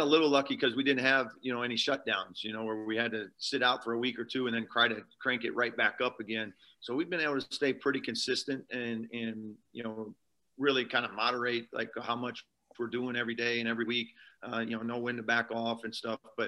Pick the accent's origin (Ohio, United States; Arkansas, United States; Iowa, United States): Iowa, United States; moved away as an adult; also born or lived in Omaha; Yeah, I was you know, born and raised in Iowa, and then and then was in Omaha for 20 years.